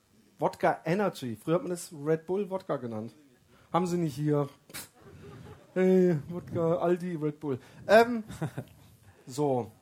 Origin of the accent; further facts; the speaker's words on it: Baden-Württemberg, Germany; Ich komme nicht aus Stuttgart, ich komme aus der Nähe von Stuttgart.